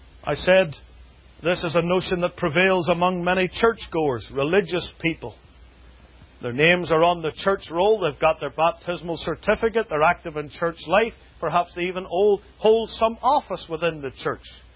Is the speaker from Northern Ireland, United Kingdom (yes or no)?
yes; Belfast, Northern Ireland, United Kingdom; I grew up on the Protestant side of Belfast in Northern Ireland.